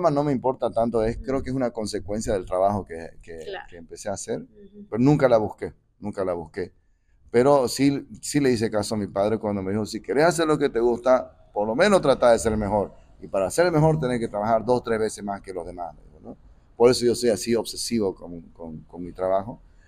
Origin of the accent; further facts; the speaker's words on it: Santa Cruz de la Sierra, Santa Cruz, Bolivia; born there; quiere decir que soy nacido en Santa Cruz de la Sierra, boliviano, papá coreano, mamá japonesa. Hubo una mezcla con holandeses por ahí en la familia de mi madre